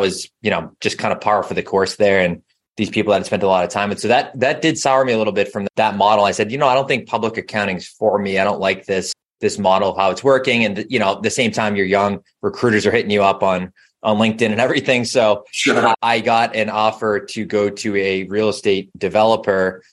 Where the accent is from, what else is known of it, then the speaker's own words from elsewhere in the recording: Massachusetts, United States; Grew up about 20, 25 minutes outside of the city. I currently am a resident of the city. So I've been in the city for about 10 years since college. I've lived in the city.